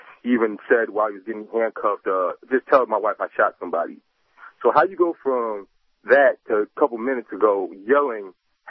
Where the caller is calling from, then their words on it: Chicago, Illinois, United States; Yes, I'm calling from Chicago, the scariest place on earth to everybody.